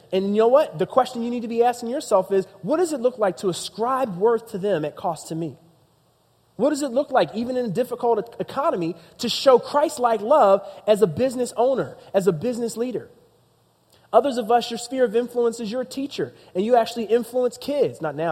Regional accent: Philadelphia, Pennsylvania, United States; because I was from Philadelphia, that's what I thought.

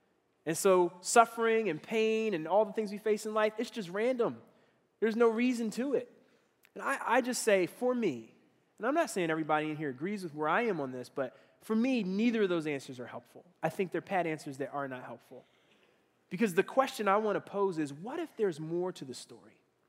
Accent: Philadelphia, Pennsylvania, United States; born there; A lot of those happened in the city that I was born in Philadelphia.

